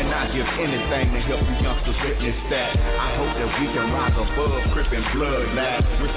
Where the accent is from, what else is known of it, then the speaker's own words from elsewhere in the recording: Fort Worth, Texas, United States; I was born and raised in Funky Town, and I'm proud of that. My parents met on 4th Street, off of Bell now. I was born in Harris Hospital in 72